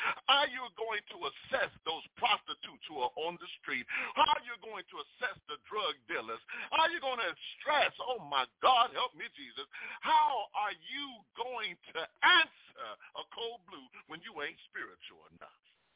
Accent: Chicago, Illinois, United States; now in Atlanta, United States; I'm concerned about things that are happening in Chicago, my hometown. I'm concerned about things that are happening here in Atlanta, Georgia.

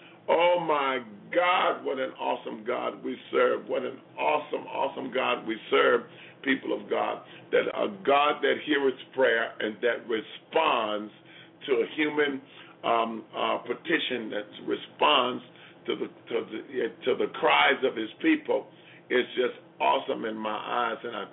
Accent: Chicago, Illinois, United States; city of Chicago, my hometown.

